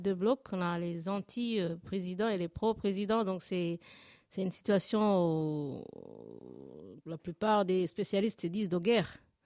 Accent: Burundi; c'est d'abord, en tant que Burundaise, c'était un devoir de citoyenne.

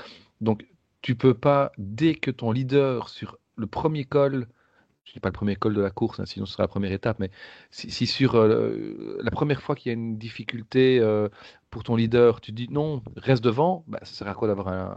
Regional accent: Belgium; je ne dis pas ça parce que je suis belge, sincèrement

